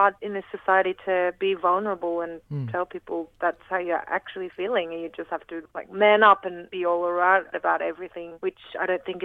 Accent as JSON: {"language": "English", "town": "Brisbane", "region": "Queensland", "country": "Australia", "tie": "born or raised there", "said": "And also I'm playing my hometown Tivoli in Brisbane as well"}